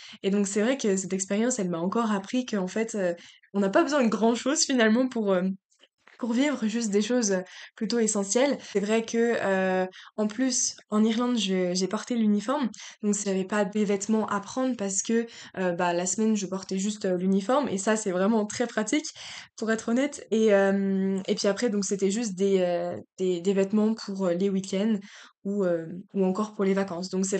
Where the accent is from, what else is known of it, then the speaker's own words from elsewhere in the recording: France; je suis française et j'ai fait toute ma scolarité en France